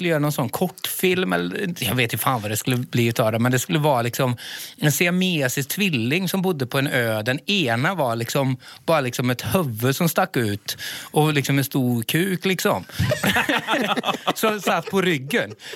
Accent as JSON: {"language": "Swedish", "town": "Skara", "region": "Västra Götaland County", "country": "Sweden", "tie": "born there", "said": "Nej, jag är född i Skara. I Lidköping, BB i Lidköping."}